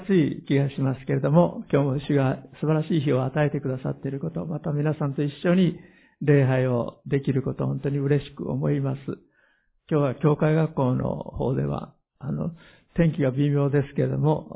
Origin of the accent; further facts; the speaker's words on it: Hiroshima, Japan; 私の田舎の割合近くに三次市があります。